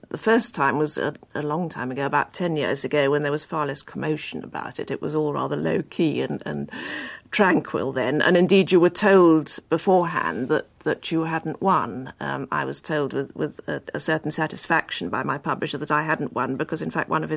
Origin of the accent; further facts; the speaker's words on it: Egypt; somebody growing up in Egypt. And it wasn't until I went back there with my husband and some friends for the first time since I was a child